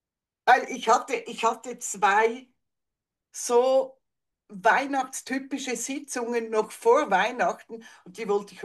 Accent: Switzerland

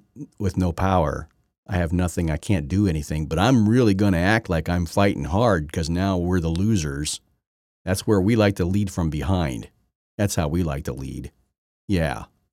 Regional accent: Indiana, United States; I should know. I'm from Indiana.

